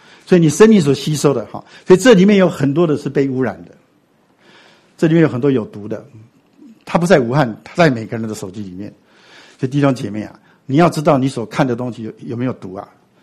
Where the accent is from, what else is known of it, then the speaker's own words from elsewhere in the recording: Daxi, Taoyuan, Taiwan; 我们台湾有很类似的，我的故乡桃园大溪